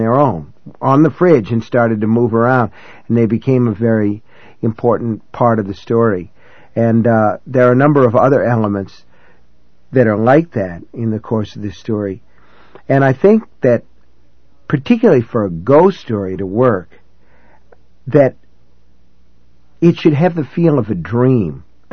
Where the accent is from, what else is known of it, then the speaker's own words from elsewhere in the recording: Maine, United States; This is in my home state in Maine.